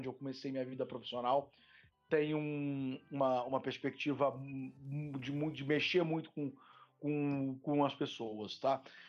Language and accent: Portuguese; Rio de Janeiro, Brazil; Sou carioca, né? Então, na origem no Rio de Janeiro